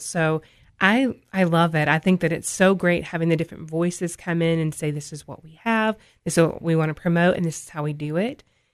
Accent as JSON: {"language": "English", "region": "Tennessee", "country": "United States", "tie": "born or raised there", "said": "I live in Putnam County. I grew up in Cumberland County."}